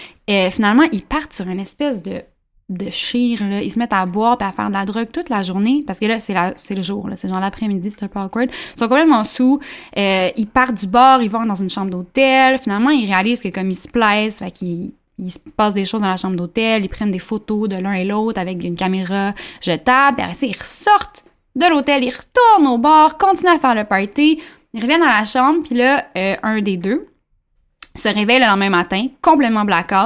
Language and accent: French; Quebec, Canada; je pense qu'on est Québécois